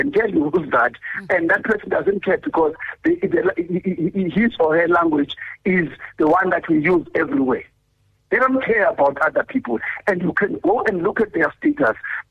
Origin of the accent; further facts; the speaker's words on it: South Africa; So that is why I'm saying we need to understand these particular issues as South African people.